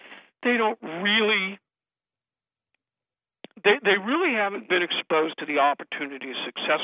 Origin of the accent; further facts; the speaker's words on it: Columbus, Ohio, United States; There's not the opportunities for kids for that first job that there was when I get out of high school. And I'm from Columbus.